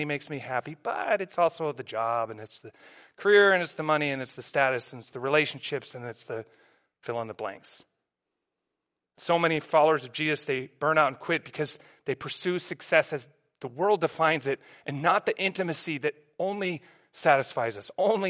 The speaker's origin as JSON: {"language": "English", "country": "New Zealand", "moved": "yes", "lives_now": "United States", "said": "There was a time when I came from New Zealand to the U.S., and I went from this really established identity and thriving social life to here in the U.S., and I had to start all over again."}